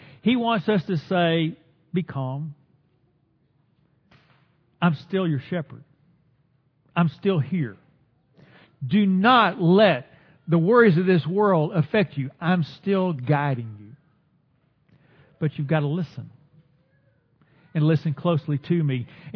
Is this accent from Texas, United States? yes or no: yes; Dallas, Texas, United States; Now, I grew up in North Dallas. It was the good side of Dallas.